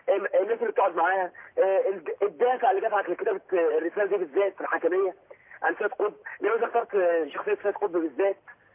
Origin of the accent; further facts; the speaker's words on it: Egypt; انا طالب مصري دفعه 2011